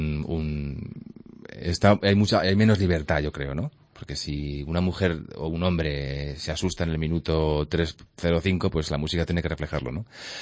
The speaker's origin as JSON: {"language": "Spanish", "town": "Albacete", "region": "Castilla-La Mancha", "country": "Spain", "said": "Albacete es mi tierra, a la que quiero mucho"}